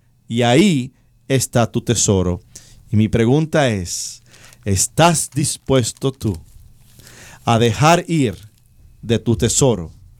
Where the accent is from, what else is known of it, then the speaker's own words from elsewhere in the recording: Puerto Rico; also born or lived in New York; Yo nací en Nueva York, pero yo me crié en Puerto Rico. Y mucha de mi familia está en Puerto Rico.